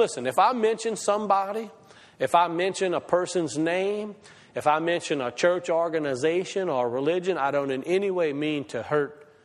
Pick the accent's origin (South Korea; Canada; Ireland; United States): United States; Tiger Pass, Louisiana; So guys like me, I'm a fisherman. I grew up on Tiger Pass. I'm nothing from nowhere.